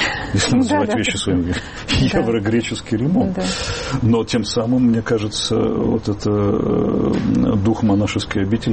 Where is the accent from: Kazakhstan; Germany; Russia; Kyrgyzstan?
Germany; Нет, я немец.